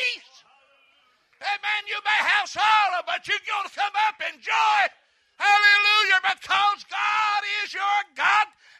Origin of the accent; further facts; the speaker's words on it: Richlands, Virginia, United States; And he's from Grundy, and I'm from Richlands.